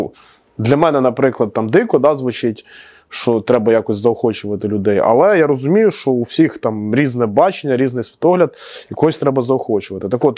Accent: Cherkasy, Cherkasy Oblast, Ukraine; я люблю Черкаси, ну, тобто, ну, я, це моє рідне місто, я дуже люблю це місто, і тут є реально і дух, і атмосфера, і тут приємно знаходитись.

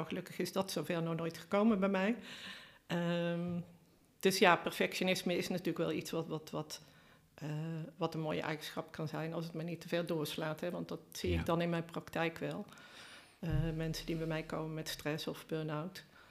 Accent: Oosterhout, North Brabant, Netherlands; Ik ben geboren en getogen in Oosterhout.

